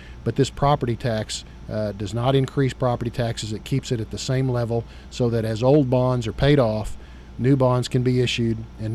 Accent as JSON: {"language": "English", "town": "Enid", "region": "Oklahoma", "country": "United States", "lives_now": "Bartlesville, United States", "said": "I'm from Enid, so but Bartlesville had a reputation statewide as a special community"}